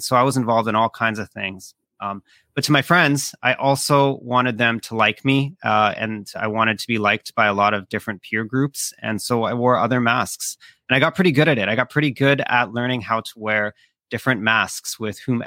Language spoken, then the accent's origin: English; Vancouver, British Columbia, Canada; My mom was pregnant when they migrated here to Canada. So I grew up here in Vancouver, and my mom being Filipino, being culturally Catholic, I grew up in a Catholic home.